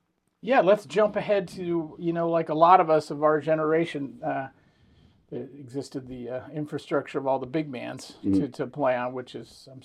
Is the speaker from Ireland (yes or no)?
no; California, United States; I'm a Northern California guy